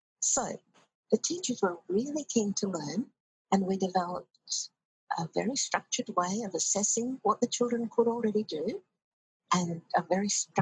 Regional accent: Australia; They recommend that we find some other interest if we're Australian volunteers, you know, to go and do something else apart from your work.

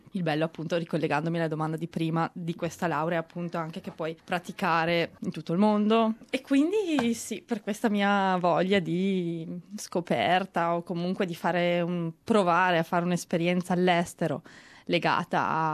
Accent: Lugo di Vicenza, Veneto, Italy; now in Australia; Allora, io sono di provincia di Vicenza, Lugo di Vicenza, un paesino piuttosto piccolino. Ho 25 anni e ho studiato architettura a Ferrara, laureandomi lo scorso novembre 2014.

